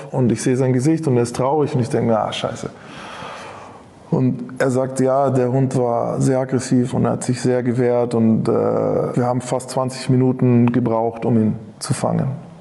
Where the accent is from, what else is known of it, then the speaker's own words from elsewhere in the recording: Nuremberg, Bavaria, Germany; ich bin eigentlich Nürnberger, war in Niederbayern im Gefängnis.